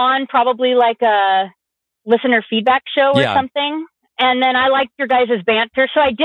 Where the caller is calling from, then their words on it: Tacoma, Washington, United States; I live in Tacoma, Washington.